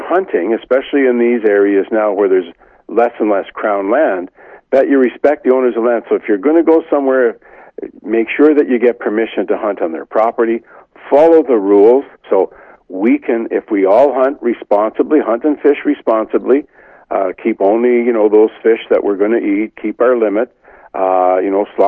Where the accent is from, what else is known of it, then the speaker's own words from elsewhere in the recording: Ontario, Canada; I come from the Ottawa Valley. We hunt up in the Madawaska Highlands